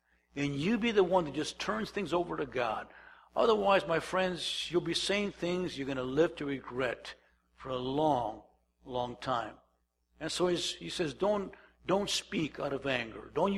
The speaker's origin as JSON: {"language": "English", "town": "Calexico", "region": "California", "country": "United States", "said": "I mean, I'm come from Calexico in the month of June. It's 120 degrees outside."}